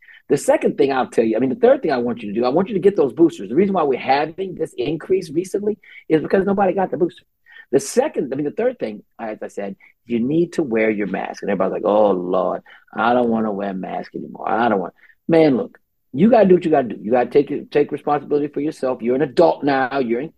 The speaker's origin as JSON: {"language": "English", "town": "Baton Rouge", "region": "Louisiana", "country": "United States", "said": "I am from Baton Rouge, and so I get it."}